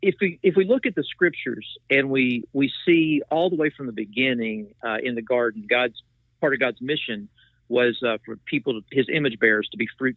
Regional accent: Appalachia, United States; And I grew up there in Appalachia. I came to faith when I was in high school.

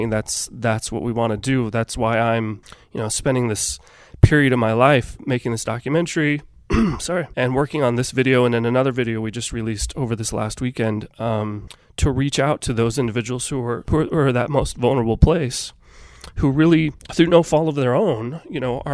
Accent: Chico, California, United States; No, I grew up in California.

